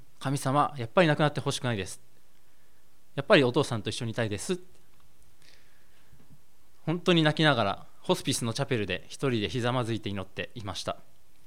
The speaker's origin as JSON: {"language": "Japanese", "town": "Yokosuka", "region": "Kanagawa", "country": "Japan", "said": "父がここから離れて神奈川県の横須賀に行った後僕は生まれたので、僕自身は神奈川県出身なんです。"}